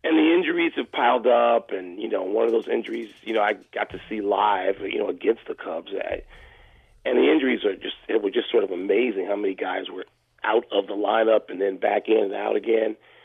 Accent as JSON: {"language": "English", "town": "Chicago", "region": "Illinois", "country": "United States", "said": "don't try to convince me as a Chicagoan that there's no thread that is connecting 108 years"}